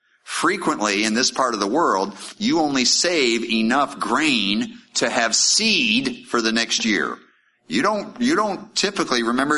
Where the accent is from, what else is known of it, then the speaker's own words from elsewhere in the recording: United States; But I'm American, I'm a critical thinker, I ask.